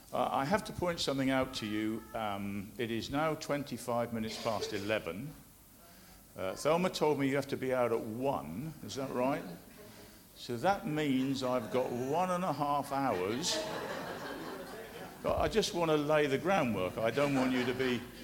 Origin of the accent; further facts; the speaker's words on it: United Kingdom; I'm half English and half Welsh. The English contingent.